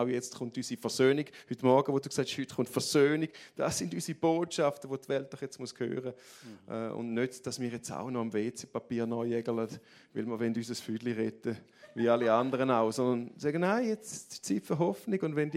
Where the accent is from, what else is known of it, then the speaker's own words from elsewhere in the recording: Eastern Switzerland, Switzerland; accent: Eastern Swiss German; Irgendwo ist das hergekommen, noch der Ostschweizer Dialekt.